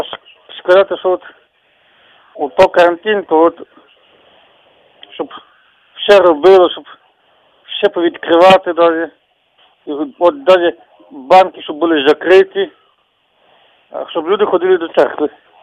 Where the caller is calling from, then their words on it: Volyn Oblast, Ukraine; Я з Волині